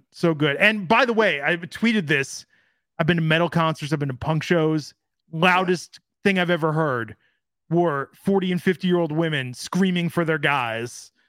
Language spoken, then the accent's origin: English; California, United States; I'm from the Bay Area. I love